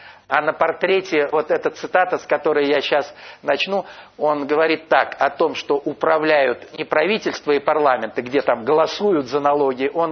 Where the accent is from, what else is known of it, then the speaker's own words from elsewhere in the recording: Pskov Oblast, Russia; Я деревенский парнишка из Псковской области. Моя мама там живет сейчас, в Дубовой роще.